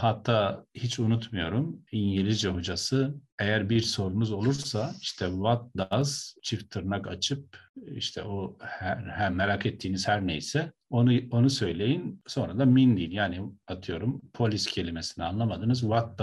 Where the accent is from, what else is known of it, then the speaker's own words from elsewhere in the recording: Elazığ, Turkey; born there; Elazığ doğumluyum.